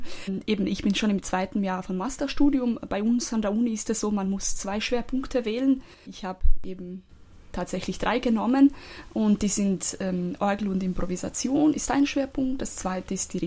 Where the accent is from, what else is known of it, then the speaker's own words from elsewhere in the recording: Croatia; German is a second language; moved away as an adult; Ich komme aus Kroatien und habe auch in Kroatien 2 Jahre Kirchenmusik studiert.